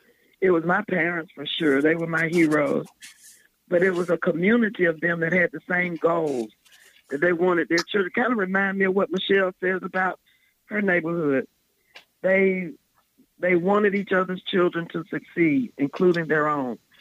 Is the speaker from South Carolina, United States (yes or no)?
yes; South Carolina, United States; also born or lived in Athens, Georgia; I am from South Carolina. I did spend a long time in Athens, Georgia